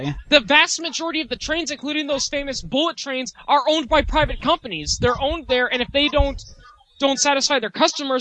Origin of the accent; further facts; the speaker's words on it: Green Bay, Wisconsin, United States; You may not want to say that I'm from Green Bay and we hate